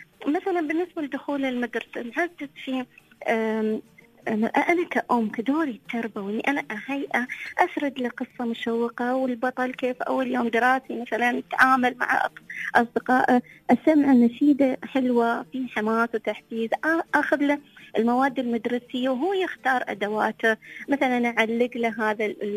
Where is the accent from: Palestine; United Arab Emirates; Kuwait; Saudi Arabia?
United Arab Emirates; Dubai; إحنا عندنا في دبي وكل الإمارات فعاليات العودة للمدارس